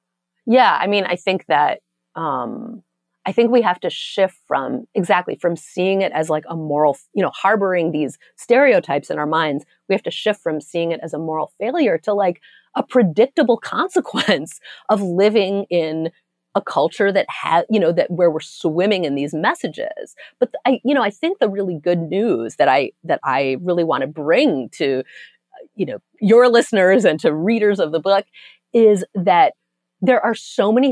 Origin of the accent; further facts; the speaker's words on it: Berkeley, California, United States; this doesn't really apply to me because I grew up in Berkeley.